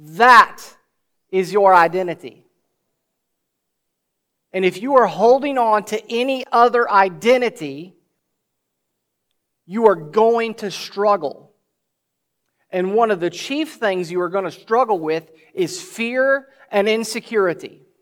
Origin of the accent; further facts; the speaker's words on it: United States; I can rightly say that I'm a citizen of the United States. I'm an American.